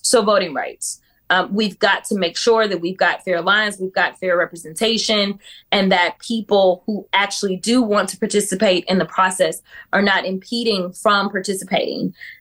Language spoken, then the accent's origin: English; Texas, United States; especially being a Texan and a woman